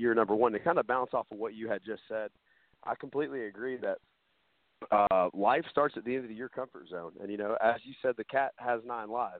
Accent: Tennessee, United States; I am actually from the Great Smoky Mountains of East Tennessee

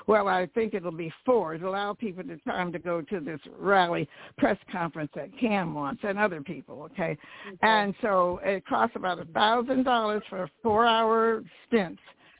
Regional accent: Detroit, Michigan, United States; Started in Detroit, my hometown, 1968, and we're hosting the 56th anniversary of that here in Charleston.

